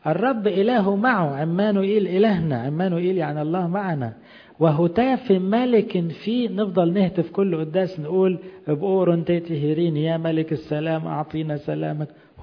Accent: Egypt; عشان كده احنا بنفتخر ان احنا مصريين

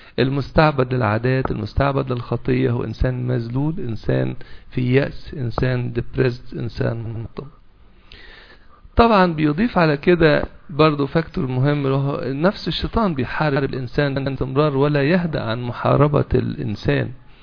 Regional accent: Heliopolis, Cairo Governorate, Egypt; حتى قراية الكف دي والودع منتشر حتى عندنا في مصر الجديدة

